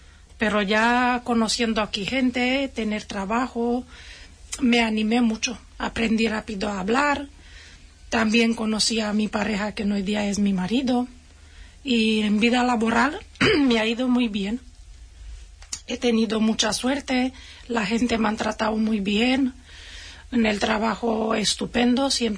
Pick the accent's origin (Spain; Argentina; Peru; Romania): Romania; moved away as an adult; porque yo vine sola, tengo dos hijos, o tenía, y dejé en mi país con mis padres. Tenía que venir sola, buscar trabajo, y la verdad que tuve suerte.